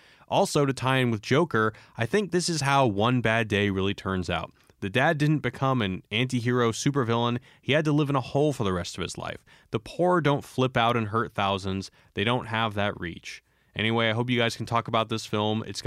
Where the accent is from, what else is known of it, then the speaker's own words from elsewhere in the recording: United States; now in China; I'm an American who teaches English in China